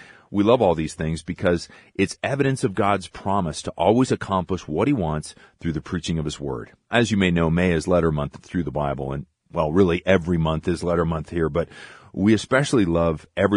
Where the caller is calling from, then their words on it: Jamaica; I am 65 years old and have been listening nearly all my life. I'm originally from Jamaica